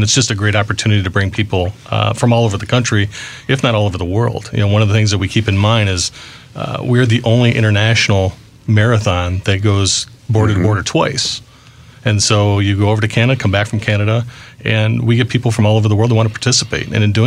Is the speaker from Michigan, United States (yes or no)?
yes; Michigan, United States; So I've born and raised in Michigan and just came back about 2 years ago.